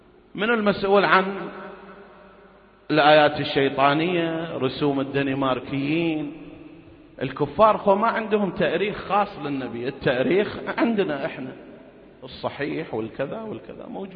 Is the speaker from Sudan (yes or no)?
no; Kuwait; يمكن احنا موجود عندنا في الكويت في المنهج